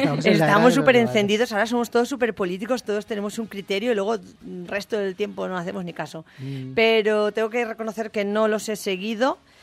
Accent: Valencian Community, Spain; para mí como valenciana

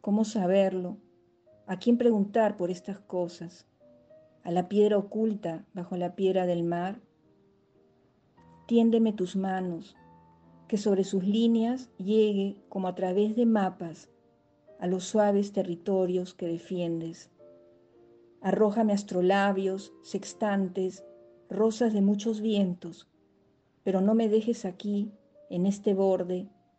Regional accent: Peru; soy peruana

